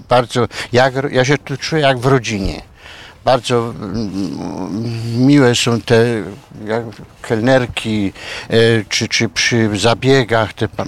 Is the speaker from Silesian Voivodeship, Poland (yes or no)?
yes; Katowice, Silesian Voivodeship, Poland; now in Ulm, Germany; Ja jestem rodem z Górnego Śląska, ze stolicy Górnego Śląska i w ramach łączenia rodzin mogłem pojechać na zachód. Jestem już 40 lat na zachodzie.